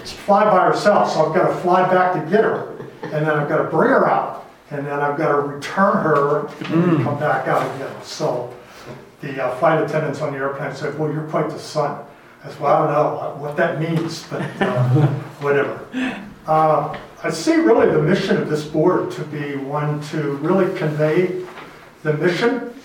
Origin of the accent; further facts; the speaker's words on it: Pennsylvania, United States; also born or lived in West Virginia; I taught high school biology for 5 years back in West Virginia, moved back to Pennsylvania, which is my hometown.